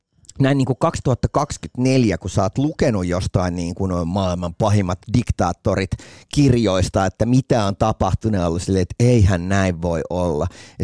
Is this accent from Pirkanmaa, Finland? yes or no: yes; Tampere, Pirkanmaa, Finland; born there; mä oon siis syntynyt Tampereella, mutta asunut siellä vaan 2 viikkoa. Niin periaatteessa, kun passis lukee, että mä oon Tampereelta